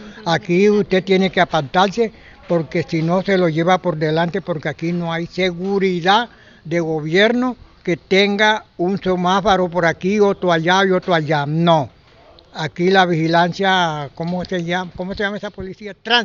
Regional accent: Montería, Córdoba, Colombia; also born or lived in Lorica; porque soy cordobés, soy monteriano de Córdoba.

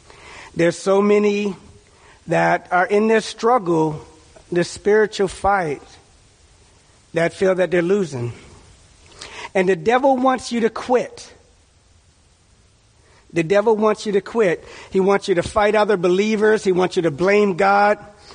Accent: Washington, District of Columbia, United States; I grew up in a really rough area. I'm from Washington, D.C., and I grew up in a really rough area.

